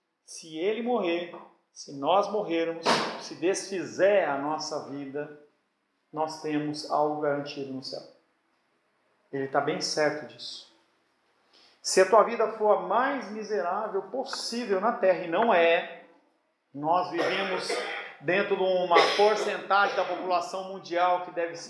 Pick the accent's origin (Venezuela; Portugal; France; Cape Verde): Venezuela; now in Brazil; Eu saí lá da Venezuela procurando algo melhor, meus familiares estavam comendo lixo.